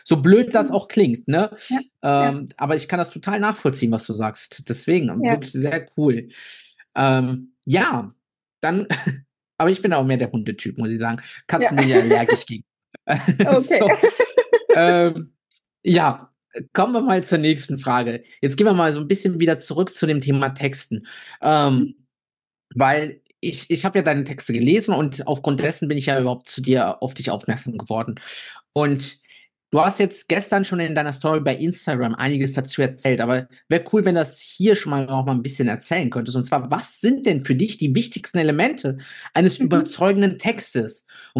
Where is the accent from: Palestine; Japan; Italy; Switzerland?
Italy; now in Germany; Weil ich bin Italiener, bin 1,60 groß, klein, wie man es nimmt.